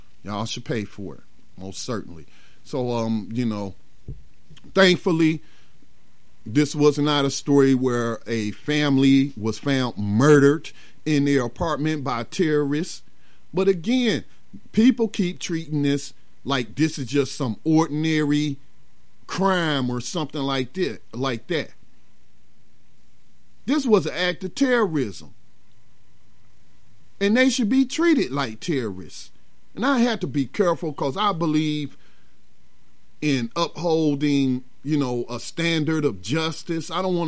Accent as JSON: {"language": "English", "country": "United States", "said": "stabbed me to death because I'm an American."}